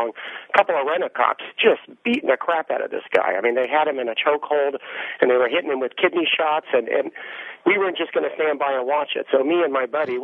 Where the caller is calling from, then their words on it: San Francisco, California, United States; I'm actually calling from San Francisco